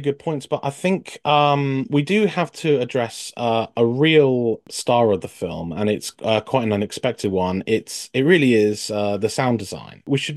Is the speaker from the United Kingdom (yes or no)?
yes; United Kingdom; or even in my case as a Brit, all the TARDIS sounds on Doctor Who.